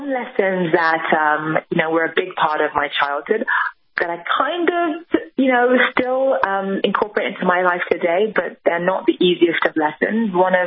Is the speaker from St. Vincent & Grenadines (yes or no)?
no; England, United Kingdom; being minorities growing up in England.